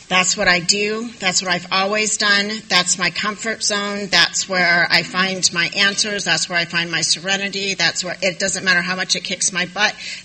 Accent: Michigan, United States; And, gosh, I'm from Michigan, so I know what that's like.

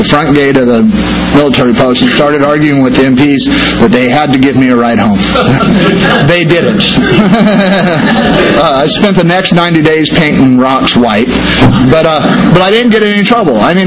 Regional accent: Apache Junction, Arizona, United States; I joined the Air Force to see the world. I was raised in Apache Junction, Arizona. My first duty station, Davis-Monthan, Tucson, Arizona. 80 miles away, you know.

